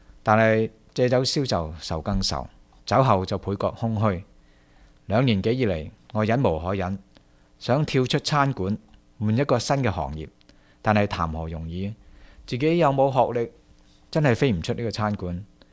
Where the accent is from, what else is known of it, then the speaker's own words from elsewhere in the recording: Hong Kong; moved away as an adult; now in Michigan, United States; 在1977年2月，父母亲带着我和妹妹从香港移民到美国，定居在密芝根州。那年我20岁